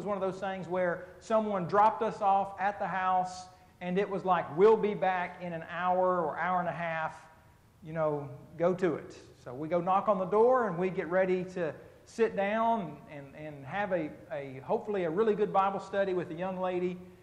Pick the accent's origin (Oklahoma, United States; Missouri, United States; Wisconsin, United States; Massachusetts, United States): Oklahoma, United States; Muskogee; as a kid growing up in Muskogee, Oklahoma, back in the early 80s through the late 80s and early 90s before moving out and in 1994